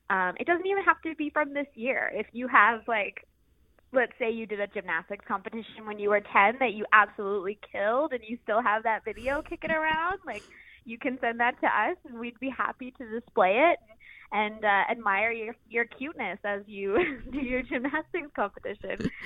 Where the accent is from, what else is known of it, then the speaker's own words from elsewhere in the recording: Dartmouth, Nova Scotia, Canada; now in Prince George, Canada; So I'm originally from Dartmouth, Nova Scotia. I came to Prince George a little over a year ago